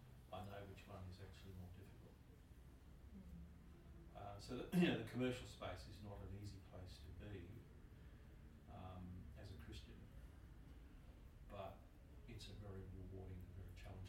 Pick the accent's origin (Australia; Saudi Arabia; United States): Australia; Darwin, Northern Territory; I come from Darwin too